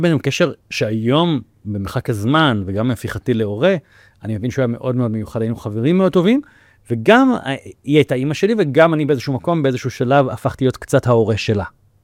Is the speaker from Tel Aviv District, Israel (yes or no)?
yes; Bat Yam, Tel Aviv District, Israel; וגדלתי בבת ים, כן, בן יחיד, לאמא חד-הורית